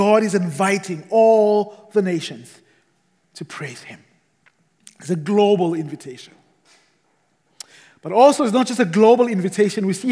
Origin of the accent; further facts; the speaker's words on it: South Africa; I come from South Africa. We have Table Mountain in Cape Town.